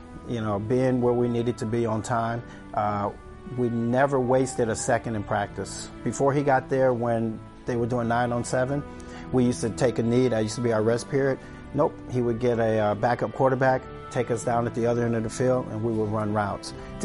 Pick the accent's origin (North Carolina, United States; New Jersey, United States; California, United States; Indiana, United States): California, United States; He said I had two strikes against me. One, I was from California, and I had an earring in my ear.